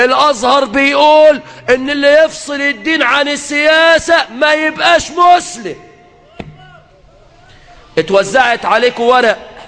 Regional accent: Egypt; بلادنا مصر

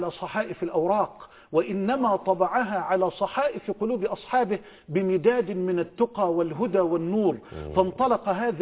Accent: Egypt; مؤسساتنا في بلدنا مصر

